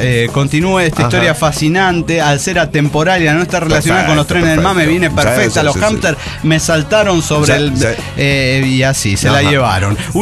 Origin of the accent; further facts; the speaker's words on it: Tecomán, Colima, Mexico; soy de Tecomán y San Sebastián. No podría decirle dónde residí más tiempo